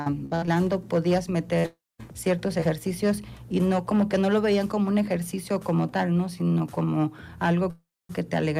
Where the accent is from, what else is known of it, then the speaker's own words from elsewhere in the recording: Tehuixtla, Morelos, Mexico; y nada más de repente en mi pueblo, soy de Tehuixla, vi un letrero que decía Zumba.